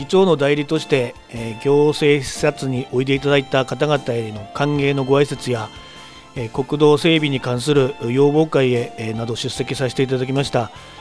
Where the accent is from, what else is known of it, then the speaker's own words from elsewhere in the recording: Kanazawa, Ishikawa, Japan; はい、私は金沢出身の